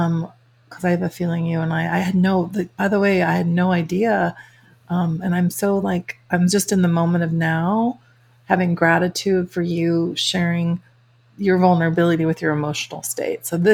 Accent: Chicago, Illinois, United States; So I grew up in the Chicago area in the Midwest, and the weather's pretty similar to England.

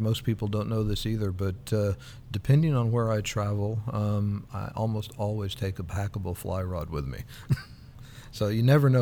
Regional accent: Texas, United States; Well, as I said, I grew up in Texas where there's not a lot of water

